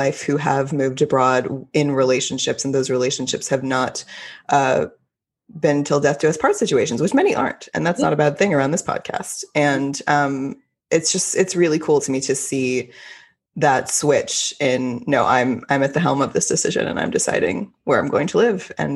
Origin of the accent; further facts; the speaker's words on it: Fort Worth, Texas, United States; now in New York, United States; Anyway, I'm originally from Fort Worth, Texas, and okay.